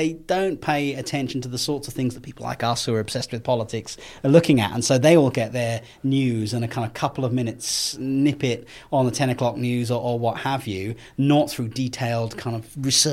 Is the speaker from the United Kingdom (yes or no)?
yes; Winchester, South East England, United Kingdom; So I grew up in Winchester, and that's where I live now